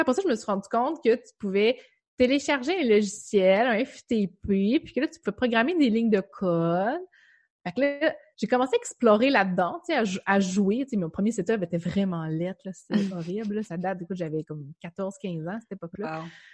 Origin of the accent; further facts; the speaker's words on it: Rimouski, Quebec, Canada; moi, je suis native de Rimouski, fait que j'ai fait mon cours à Matane, je suis revenue à Rimouski.